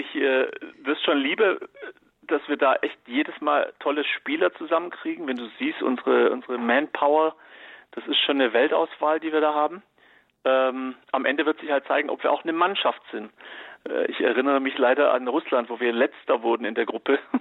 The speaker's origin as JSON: {"language": "German", "country": "Iran", "said": "ich bin Iraner, also 100% Iraner. Meine Eltern kommen beide aus Teheran."}